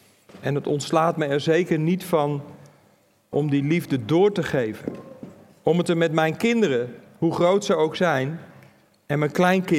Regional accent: Netherlands; Wij zijn als Nederlanders niet zo van het moeten

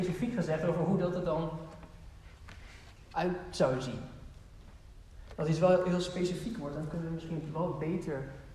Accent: Netherlands; Überhaupt lijkt het me wel moeilijk, maar helemaal voor ons als Nederlanders.

